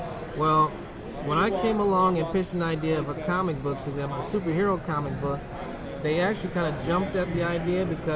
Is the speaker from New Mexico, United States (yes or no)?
no; Kokomo, Indiana, United States; Currently, I work for two newspapers in my hometown in Kokomo, Indiana.